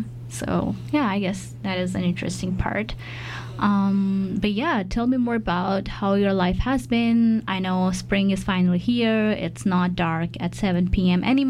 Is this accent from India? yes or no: yes; India; moved away; I don't know if I told you before, but like I come from India, so like I also sort of feel that whenever you move to like a different country